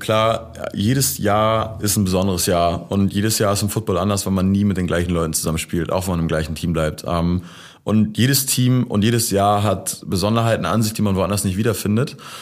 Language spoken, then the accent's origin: German; Wedel, Schleswig-Holstein, Germany; wir sind beide in Wedel groß geworden